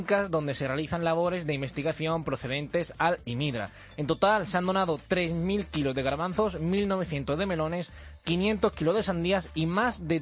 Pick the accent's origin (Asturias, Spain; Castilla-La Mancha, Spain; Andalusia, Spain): Andalusia, Spain; Seville; Yo como sevillano